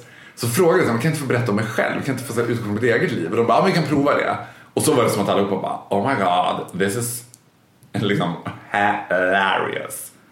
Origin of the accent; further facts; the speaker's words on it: Borlänge, Dalarna County, Sweden; moved away as an adult; also born or lived in London / Rome; now in Stockholm, Sweden; Jag är född och uppvuxen i Borlänge. Sen direkt efter gymnasiet så flyttade jag till London. Och så bodde jag i London ett år. Och sen bodde jag i Rom ett år. Och sen flyttade jag till Stockholm.